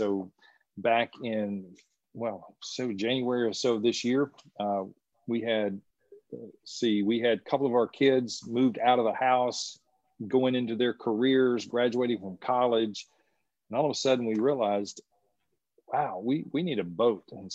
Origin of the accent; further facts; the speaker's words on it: Florida, United States; I grew up bass fishing. I grew up in Northwest Florida, which at the time was kind of the capital of bass fishing in the world.